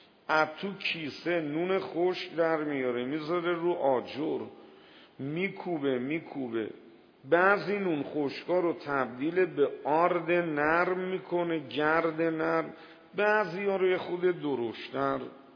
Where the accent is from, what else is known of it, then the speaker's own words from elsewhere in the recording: Tehran, Tehran Province, Iran; گفت کجایی هستی؟ گفتم تهران.